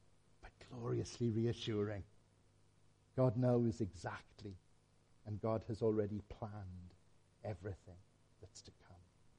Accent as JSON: {"language": "English", "country": "United Kingdom", "said": "because we're British, we're not going to get rid of that, are we?"}